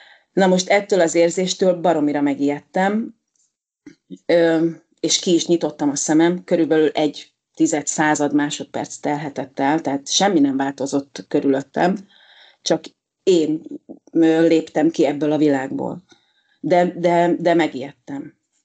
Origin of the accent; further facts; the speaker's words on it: Dunaújváros, Fejér, Hungary; Hát Dunajvárosban nevelkedtem, ami egy abszolút ilyen kommunista város volt